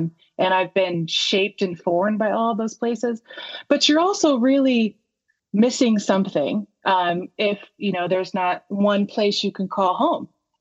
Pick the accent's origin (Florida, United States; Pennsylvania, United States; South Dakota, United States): Florida, United States; growing up in Central Florida, we went to a Methodist church until they stopped talking about the Bible. And then we went to a Baptist church where I really grew in faith.